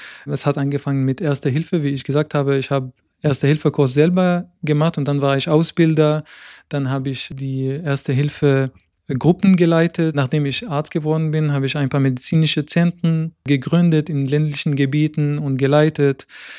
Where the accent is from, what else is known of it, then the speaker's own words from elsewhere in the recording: Aleppo, Aleppo Governorate, Syria; German is a second language; now in Germany; ich bin in Syrien, in Aleppo geboren und aufgewachsen.